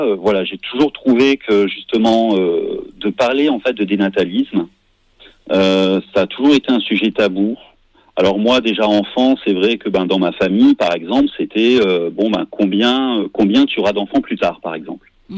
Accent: Toulon, Provence-Alpes-Côte d'Azur, France; Donc, du coup, alors, je suis issu du sud-est de la France. Donc, je suis né à Toulon.

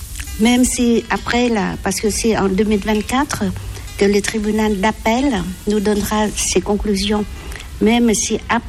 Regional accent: Vietnam; French is a second language; je suis devenue combattante parce que je suis vietnamienne aussi.

